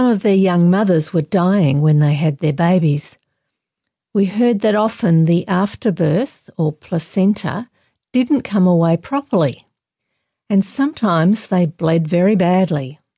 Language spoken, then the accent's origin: English; Australia; When I was growing up in Australia, my mother generally just boiled the vegetables and grilled or roasted the meat.